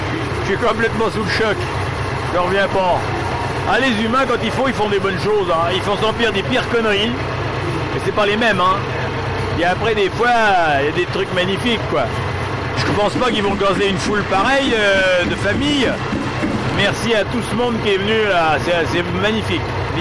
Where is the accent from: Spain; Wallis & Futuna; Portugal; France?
France; Saint-Jean-d'Angély, Nouvelle-Aquitaine; Je viens du nord de la Charente-Maritime, du canton de Loué, Saint-Jean-d'Angély